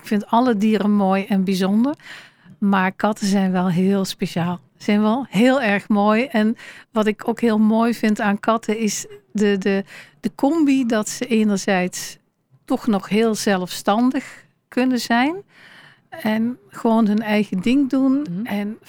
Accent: Netherlands; Ik ben Nederlandse.

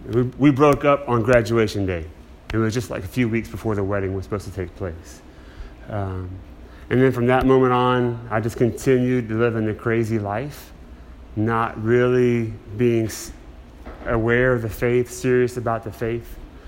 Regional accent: Louisiana, United States; I grew up in South Louisiana. Just everybody I knew was Catholic.

